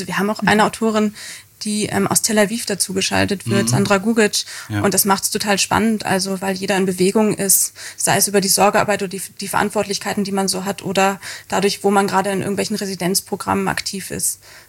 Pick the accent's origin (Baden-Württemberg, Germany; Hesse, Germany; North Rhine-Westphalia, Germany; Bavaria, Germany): North Rhine-Westphalia, Germany; Cologne; born there; Doch, ich bin in der Kölner Südstadt geboren.